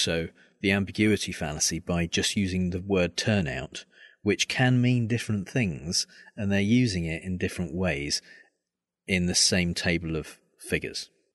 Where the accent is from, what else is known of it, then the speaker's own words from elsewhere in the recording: United Kingdom; And although I'm a Brit, I don't know as much about British politics as